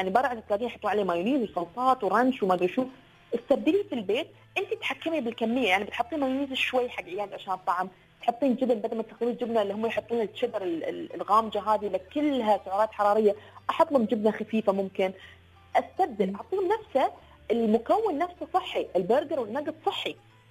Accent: United Arab Emirates

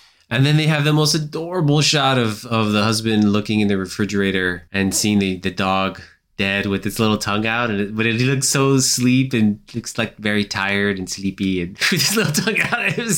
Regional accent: United States; Maybe this is a cultural thing, you know, like maybe as an American, I assume all media to be very violent and extreme in its nature.

